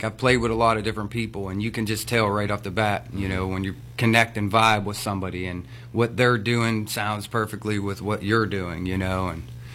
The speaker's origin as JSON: {"language": "English", "region": "Pennsylvania", "country": "United States", "tie": "born or raised there", "said": "Well, I grew up in Beaver County. Graduated in 98, started music from a real young age."}